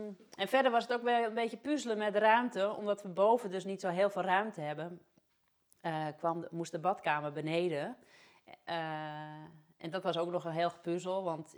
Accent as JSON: {"language": "Dutch", "town": "Zwaag", "region": "North Holland", "country": "Netherlands", "tie": "born or raised there", "said": "Ik kom uit Zwaag, dus ik wilde gewoon weer heel graag hier naar terug. Ik heb hier ook nog heel veel familie wonen."}